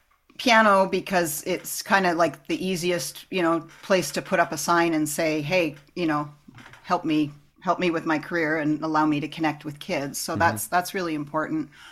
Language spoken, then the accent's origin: English; Canada; also born or lived in United States; So long story short, I'm Canadian. I grew up here mostly other than living in the States for a few years here and there. But I don't feel super Canadian because I was raised by Americans.